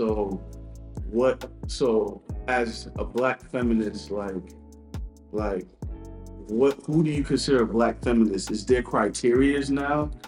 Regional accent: Ghana; now in United States; I was born and raised in Ghana.

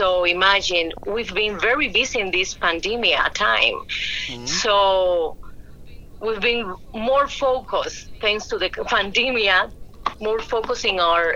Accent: Havana, Cuba; I was born and raised in Havana, Cuba, and dancing is very natural for me because in Cuba, everybody dances.

